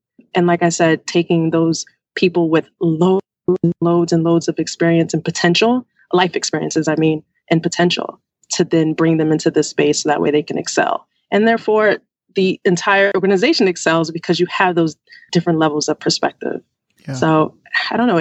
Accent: New York, United States; now in Washington, D.C., United States; Like I said, I live in D.C. I am from New York. I go there quite often.

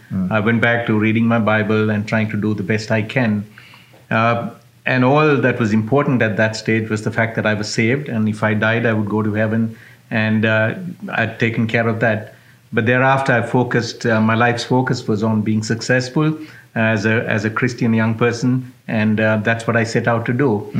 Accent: Sri Lanka; Well, I was originally from Sri Lanka, and it was at the age of 18

